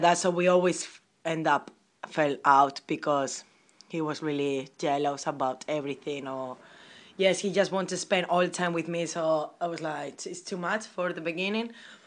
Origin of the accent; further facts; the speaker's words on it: Spain; I'm from Spain. I'm 24 years old.